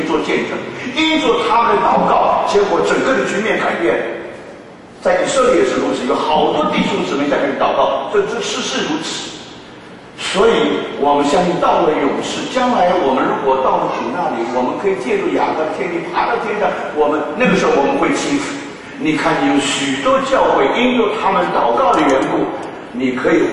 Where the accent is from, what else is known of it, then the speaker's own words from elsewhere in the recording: New York, United States; 我是从纽约来的